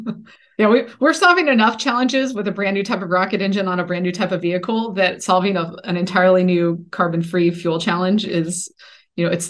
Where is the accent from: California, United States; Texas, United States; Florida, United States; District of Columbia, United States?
Texas, United States; Dallas; And I'll be honest, I grew up in Dallas.